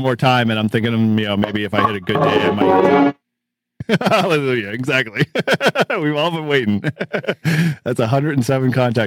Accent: Boston, Massachusetts, United States; accent: Boston; And I say that with my Boston accent

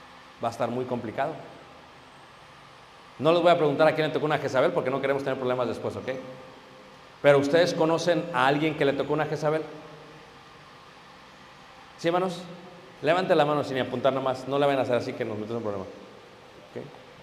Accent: Mexico; Vivimos en un país corruptor. ¿Ok? Soy mexicano. Es un país corrupto.

